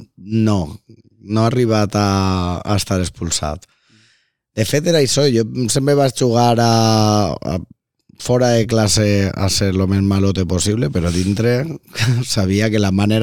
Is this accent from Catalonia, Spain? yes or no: no; Valencia, Valencian Community, Spain; also born or lived in Mallorca; Jo soc de Russafa, que és un barri històric de València, i jo visco fora molts anys, en Mallorca